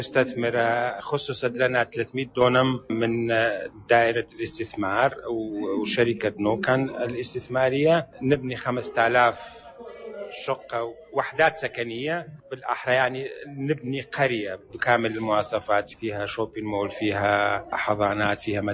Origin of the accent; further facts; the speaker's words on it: Iraq; لأن أنا كردي من العراق